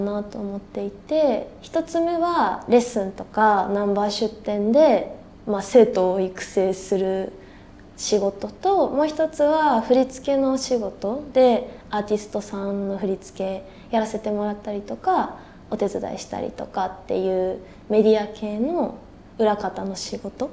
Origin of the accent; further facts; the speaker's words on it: Akita, Japan; also born or lived in Tokyo / Sendai; 29歳です。出身は東京なんですけど、秋田と仙台でほぼちっちゃい頃過ごして、またこっちに戻ってきたって感じです。